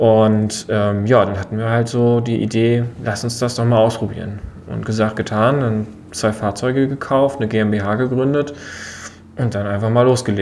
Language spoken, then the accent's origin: German; Rostock, Mecklenburg-Vorpommern, Germany; Wir sind ja beide Rostocker